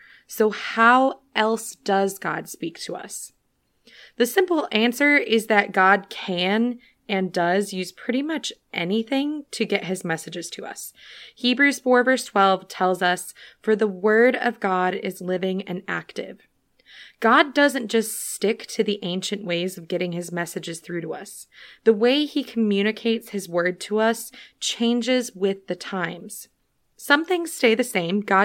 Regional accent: Illinois, United States; I'm from Illinois, so I had this dream of moving to the South.

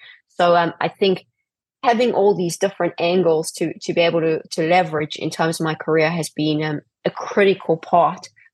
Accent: South Africa; growing up in South Africa

